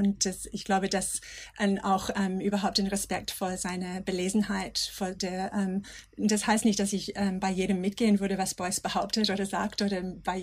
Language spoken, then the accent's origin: German; Australia; German is a second language; moved away as an adult; now in Germany; aber ich komme aus Australien